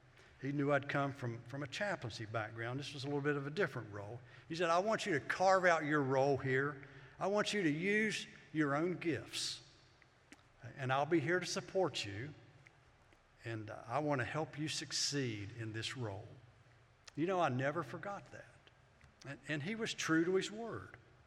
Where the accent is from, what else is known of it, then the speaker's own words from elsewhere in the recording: West Virginia, United States; And I said, well, I'm from West Virginia.